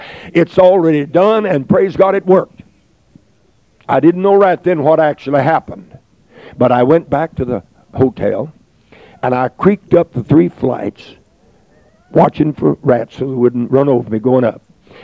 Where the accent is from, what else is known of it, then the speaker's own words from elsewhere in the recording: Texas, United States; Sir, I am a preacher from Texas. And I get off once a year to take a little trip.